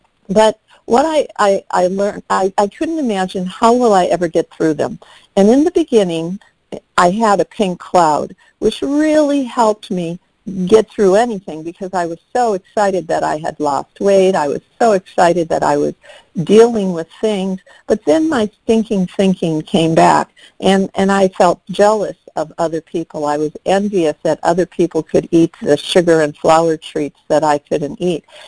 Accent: Wisconsin, United States; And I grew up in Wisconsin. And so wintertime, a lot of times, we had snowstorms and things.

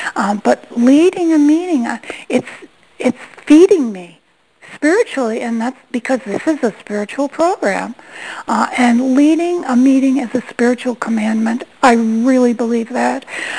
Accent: St. Petersburg, Florida, United States; from St. Petersburg, Florida.

